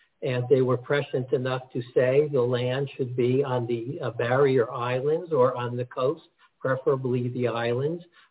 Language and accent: English; Newark, New Jersey, United States; born there; I was born in Newark, New Jersey. My father was a soldier in World War II. I was part of the largest birth class, 1947, almost 75 years ago, when everyone came back from the war. And one of the first things that my parents did is to move out of Newark.